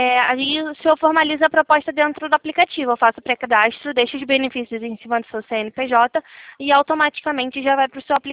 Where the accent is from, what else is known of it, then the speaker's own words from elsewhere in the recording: Rio de Janeiro, Brazil; Eu também sou do Rio de Janeiro.